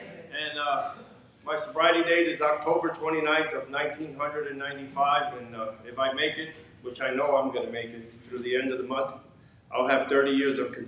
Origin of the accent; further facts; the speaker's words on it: Hoboken, New Jersey, United States; also born or lived in Puerto Rico; I was born in the Caribbean. I was born on a little island in Puerto Rico. And my parents moved to New Jersey when I was, I think I was 1 or 2 years old.